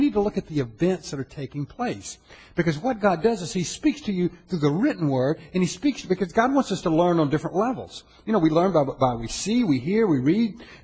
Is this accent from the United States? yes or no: yes; United States; You know, I'm an American, and I believe in freedom and the rights that we have under our Constitution.